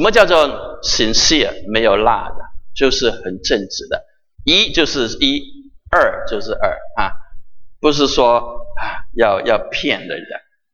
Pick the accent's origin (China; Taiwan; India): China; 李爱瑞虽然他为我们中国人牺牲了生命在国内